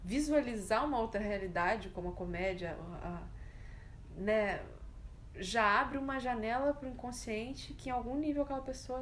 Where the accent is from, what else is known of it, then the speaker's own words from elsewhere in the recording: Minas Gerais, Brazil; Eu sou mineira, não vou tentar.